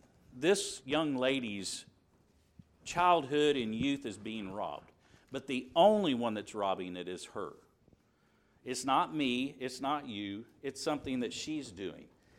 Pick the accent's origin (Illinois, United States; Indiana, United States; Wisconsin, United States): Indiana, United States; which was huge in Alabama, which was a part of my growing up in Indiana.